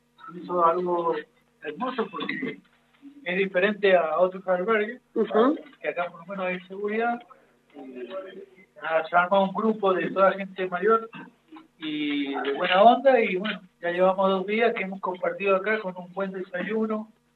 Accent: Buenos Aires, Argentina; Buenos Aires.

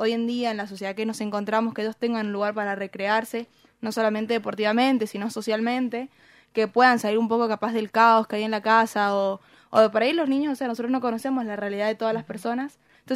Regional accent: Pareditas, Mendoza, Argentina; Yo soy de Pareditas, en su momento representé a Pareditas.

